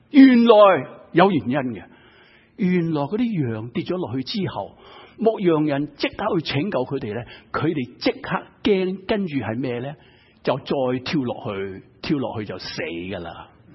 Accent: China; 即是好像我们中国人讲， 感动的心去到心去到这个肺腑一样

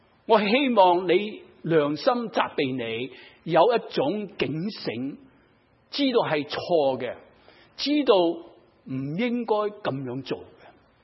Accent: China; 我们中国人一个很出名的人毛泽东先生说一句名言

